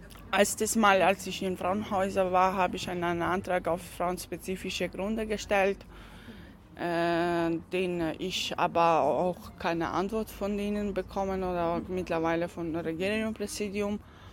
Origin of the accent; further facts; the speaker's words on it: Kosovo; now in Germany; Ich komme aus Kosovo und ich bin eine Romja.